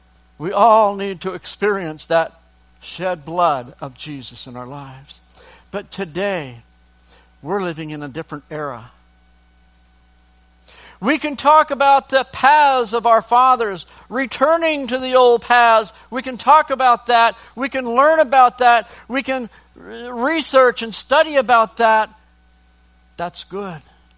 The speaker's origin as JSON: {"language": "English", "country": "United States", "said": "I tell them just because I'm the missionary from America doesn't make me any better."}